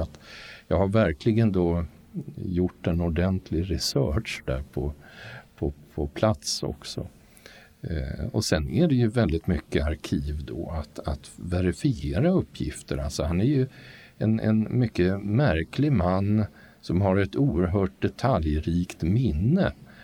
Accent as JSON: {"language": "Swedish", "country": "Sweden", "said": "För mig som rikssvensk då, född på 50-talet, så är ju andra världskriget långt borta"}